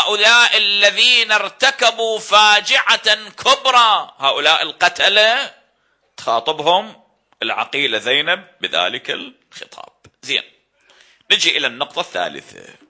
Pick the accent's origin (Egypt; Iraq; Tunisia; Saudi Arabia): Iraq; لأن أنا عراقي أريد أتكلم